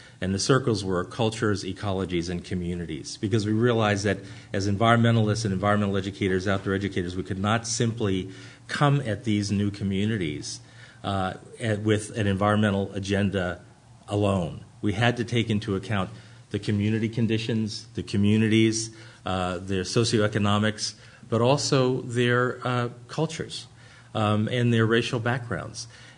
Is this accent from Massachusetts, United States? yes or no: no; Atlantic City, New Jersey, United States; Now, I grew up in Atlantic City, New Jersey, at a time where there was still de facto segregation